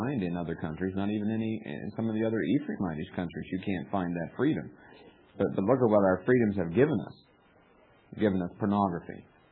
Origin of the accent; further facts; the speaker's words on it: United States; I am so thankful that I am an American. I'm thankful that I've had the opportunity to live in America.